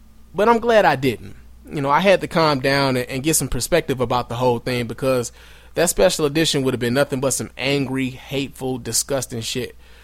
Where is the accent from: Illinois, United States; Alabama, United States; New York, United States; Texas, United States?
Illinois, United States; Chicago; born or raised there